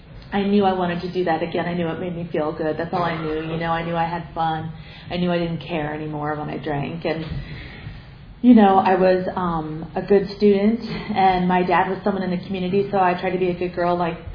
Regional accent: Iowa, United States; And my mom and dad are both from North Carolina, and so I was raised in Iowa

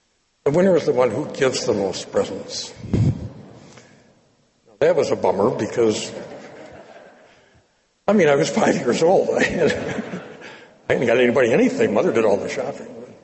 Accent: Detroit, Michigan, United States; As I say, I grew up in Detroit, and in our house, at Christmas in the living room, of course, we had the Christmas tree and all decorated and the gifts under the tree.

